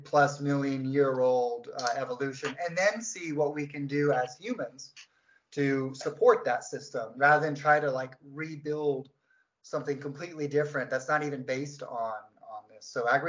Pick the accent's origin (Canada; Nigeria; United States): United States; Florida; now in Finland; I'm an American. I was born in Southwest Florida in the United States.